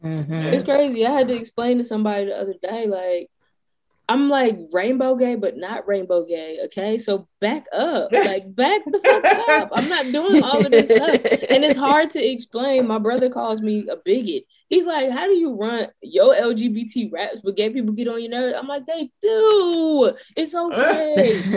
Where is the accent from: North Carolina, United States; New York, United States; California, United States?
New York, United States; also born or lived in New Jersey, United States; in my hometown, in my city. My cities of New York and New Jersey